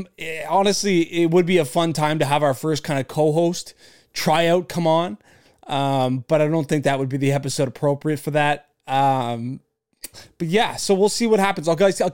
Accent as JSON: {"language": "English", "country": "Canada", "said": "You know, for me being a Canadian, people get so upset in the comments."}